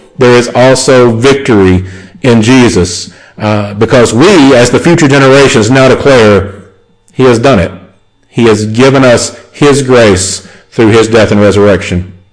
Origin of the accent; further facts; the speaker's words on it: United States; my home country in the U.S.